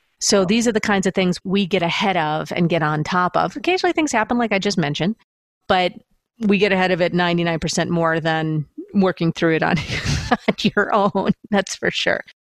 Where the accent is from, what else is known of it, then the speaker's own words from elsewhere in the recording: Buffalo, New York, United States; I'm from Buffalo. We say aunt.